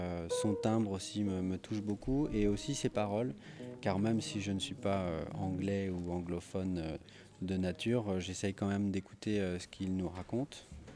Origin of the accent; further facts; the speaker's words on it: Nantes, Pays de la Loire, France; les petites avant-premières, on les a faites dans ma région natale de Nantes.